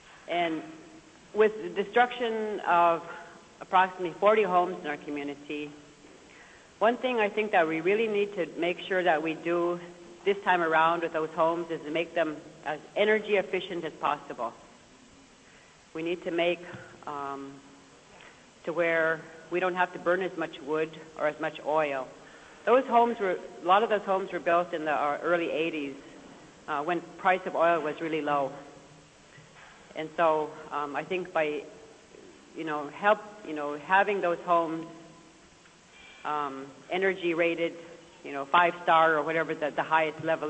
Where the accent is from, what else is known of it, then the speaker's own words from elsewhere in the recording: Tanana, Alaska, United States; And I'm very proud to say that I'm from Tanana